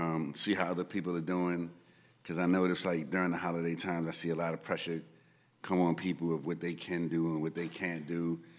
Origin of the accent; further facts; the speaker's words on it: Bronx, New York, United States; growing up in the Bronx, looking at cars passing in the hood that I couldn't afford